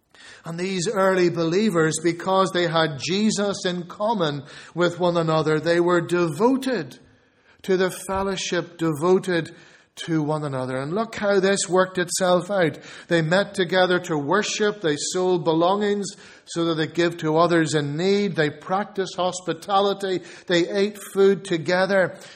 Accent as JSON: {"language": "English", "town": "Dublin", "region": "Leinster", "country": "Ireland", "tie": "born or raised there", "said": "I grew up in Dublin"}